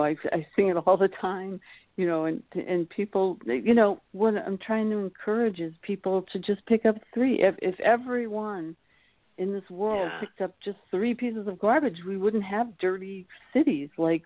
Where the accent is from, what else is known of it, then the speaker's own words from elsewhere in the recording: Seaford, New York, United States; I grew up on Long Island, Seaford, Long Island.